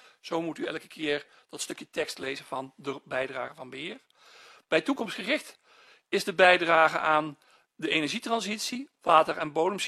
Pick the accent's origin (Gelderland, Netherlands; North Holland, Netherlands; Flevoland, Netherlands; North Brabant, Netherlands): Gelderland, Netherlands; Ik kom zelf uit de Liemers.